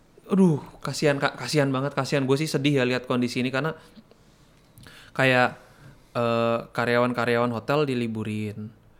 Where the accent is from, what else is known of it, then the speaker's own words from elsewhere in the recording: Bali, Indonesia; apalagi kan gue orang Bali ya, sepi banget hotel.